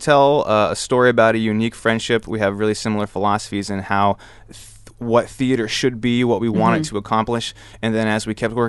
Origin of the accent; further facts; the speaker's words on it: Seattle, Washington, United States; We're from Seattle.